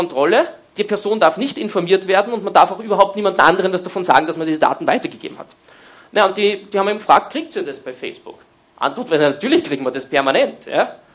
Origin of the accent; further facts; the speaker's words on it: Vienna, Austria; als Wiener Version des Wutbürgers haben wir dann beschlossen, da machen wir was.